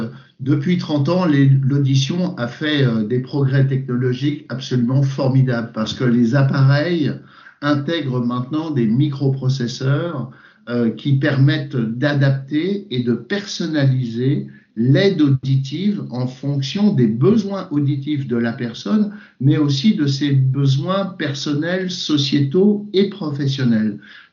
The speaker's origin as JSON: {"language": "French", "town": "Nantes", "region": "Pays de la Loire", "country": "France", "tie": "born there", "said": "j'ai mis dans ma ville natale qui est Nantes"}